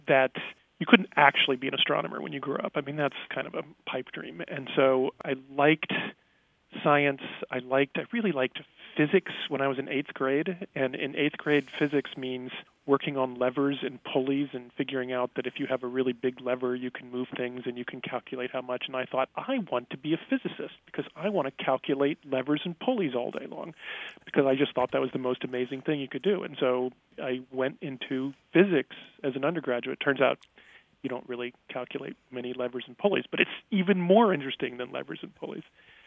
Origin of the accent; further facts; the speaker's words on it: Huntsville, Alabama, United States; I grew up in Huntsville, Alabama, northern Alabama, in the early 70s.